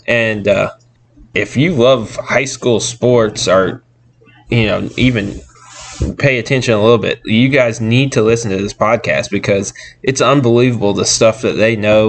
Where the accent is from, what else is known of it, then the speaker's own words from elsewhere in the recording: Monroe, Louisiana, United States; we're from Monroe or whatever, so we want to listen to it because they talk about Monroe State Panther sports or whatever.